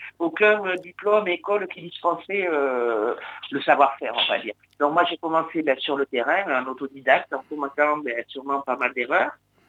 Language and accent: French; Nouvelle-Aquitaine, France; j'ai grandi dans le Bordelais.